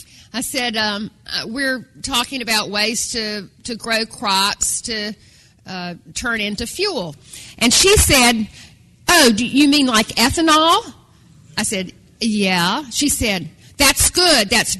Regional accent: North Carolina, United States; I grew up in North Carolina, but I'm a farm girl from North Carolina. And I learned many things growing up on the farm.

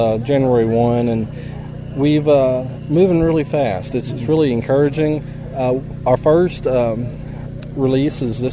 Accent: Arkansas, United States; I'm originally from Arkansas. I grew up on a row crop farm across the river from here.

